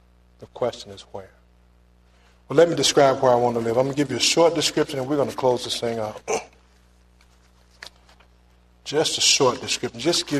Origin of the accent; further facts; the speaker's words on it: St. Paul, Minnesota, United States; Every time I pick up the newspaper, somebody getting killed in Minneapolis, Chicago, St. Paul, my hometown.